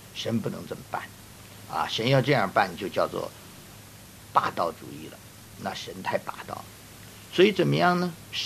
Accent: China; 我们中国人讲君子报仇三年不晚

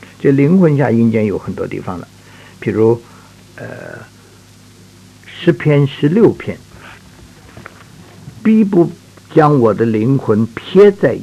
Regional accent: China; 叫我们中国人说阴魂不散哈

